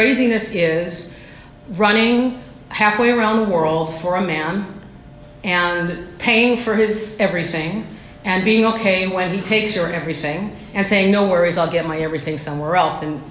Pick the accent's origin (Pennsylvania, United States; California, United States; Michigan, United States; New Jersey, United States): New Jersey, United States; I actually lived in the city, but I'm not from there. So the truth is, I go to the truth. I am from New Jersey, and I am 5'3".